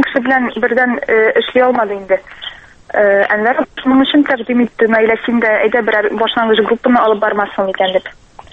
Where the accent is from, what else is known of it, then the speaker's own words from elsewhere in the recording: Shemordan, Tatarstan, Russia; Мин Сабар районының Шәмәрдән бистәсеннән.